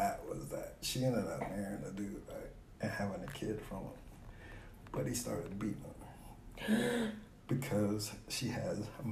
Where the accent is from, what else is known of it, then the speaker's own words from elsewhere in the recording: Alabama, United States; also born or lived in Pahokee; now in Miami, United States; Nah, I was born in Pahokee, but I grew up in Alabama.